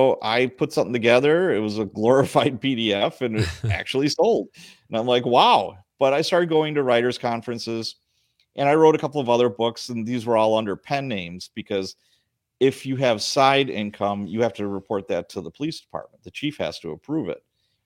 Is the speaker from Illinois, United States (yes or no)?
yes; Chicago, Illinois, United States; now in Milwaukee, United States; I grew up in Chicago as a kid. I was born in Chicago.